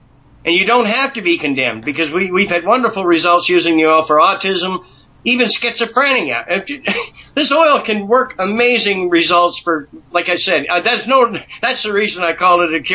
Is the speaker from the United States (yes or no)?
no; Canada; under the Charter of Rights, it says, as a Canadian, I have the right to life.